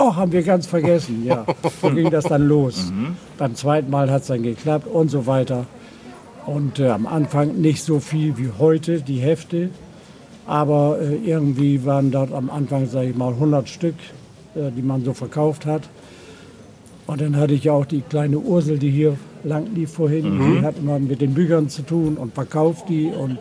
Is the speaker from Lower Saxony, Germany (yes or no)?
yes; Wilhelmshaven, Lower Saxony, Germany; auf dem Rückweg nach Wilhelmshaven, wo ich herkomme.